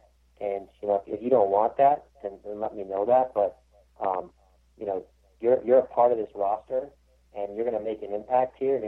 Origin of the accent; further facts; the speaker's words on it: Marshfield, Wisconsin, United States; Yeah, I grew up in a family of four kids. Three of us were a year apart.